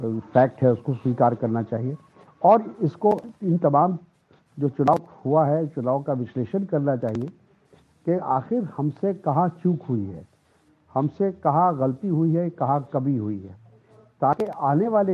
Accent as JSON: {"language": "Hindi", "region": "Bihar", "country": "India", "said": "हम भी बिहार से बिलोंग करते हैं"}